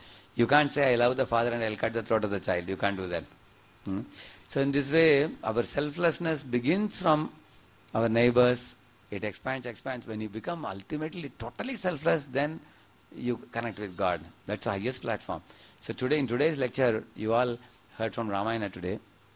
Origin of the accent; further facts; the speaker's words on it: Tamil Nadu, India; now in Pune, India; Like I am a Tamil fellow, but I am in Pune last 25 years. I am from Tamil Nadu.